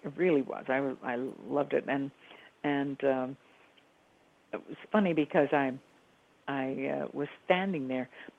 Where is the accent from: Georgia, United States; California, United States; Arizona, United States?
Arizona, United States; Phoenix; when I was growing up in Phoenix, Arizona